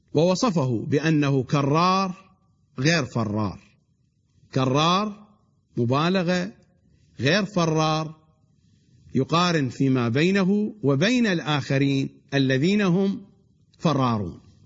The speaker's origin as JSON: {"language": "Arabic", "country": "Iraq", "accent": "Iraqi", "said": "يعني باللهجة، بلهجتنا العراقية، يعني أسويكم سكراب،"}